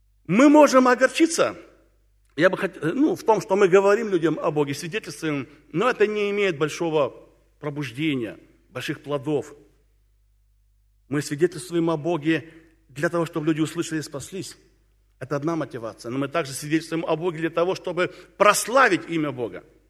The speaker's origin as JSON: {"language": "Russian", "town": "Tomsk", "region": "Tomsk Oblast", "country": "Russia", "said": "Я там тоже был не раз, потому что я из Сибири, из Томска."}